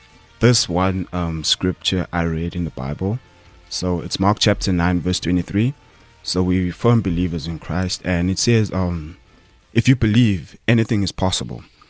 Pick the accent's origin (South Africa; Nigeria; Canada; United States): South Africa; Boksburg, Gauteng; also born or lived in Eastern Cape; So I was born in the Eastern Cape, but then most of my life has been here in Gauteng, Johannesburg. So we lived here most of our lives, and we grew up in a township called Reha Park in Boksburg. So it's a colored community.